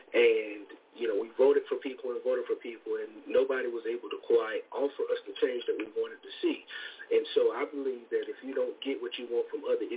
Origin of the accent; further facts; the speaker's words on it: Dillon, South Carolina, United States; I am from Dillon, South Carolina.